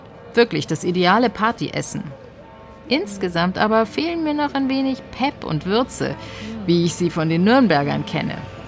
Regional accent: Bavaria, Germany; ich bin im Norden Bayerns aufgewachsen. Seit ich denken kann, esse ich Nürnberger Rostbratwürst.

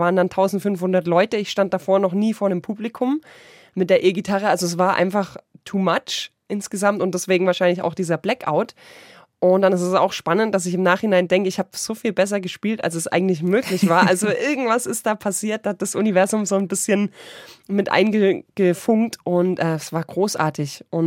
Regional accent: Ulm, Baden-Württemberg, Germany; weil er wusste, dass er in meine Heimatstadt nach Ulm kommt

